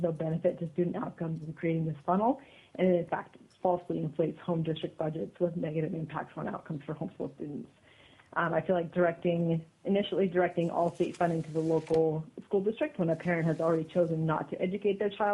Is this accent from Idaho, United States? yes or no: no; Fairbanks, Alaska, United States; I am from Fairbanks, and I'm a certified teacher.